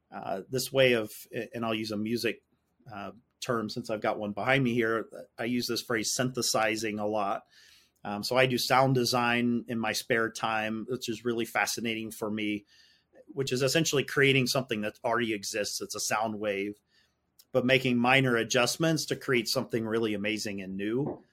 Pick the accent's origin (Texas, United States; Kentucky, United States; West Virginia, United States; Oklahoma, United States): Texas, United States; Austin; Restaurant's a really easy one for me because actually I grew up in Austin, Texas